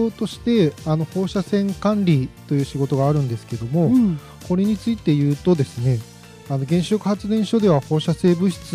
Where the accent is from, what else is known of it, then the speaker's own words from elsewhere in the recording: Fukuoka, Japan; now in Tokai, Japan; で、私出身は福岡なんですけど、原電に就職した後は東海村の方にやってきました。